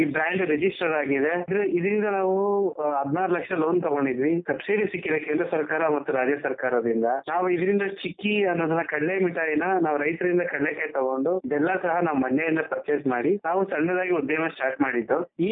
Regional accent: Bengaluru, Karnataka, India; ಬೆಂಗಳೂರು ನಮ್ಮ ಊರು.

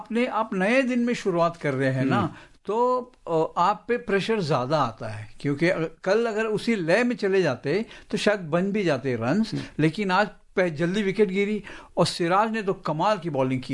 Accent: Hyderabad, Telangana, India; मैं भी हैदराबाद से हूँ तो इसलिए थोड़ा सा सॉफ्ट कर रहा

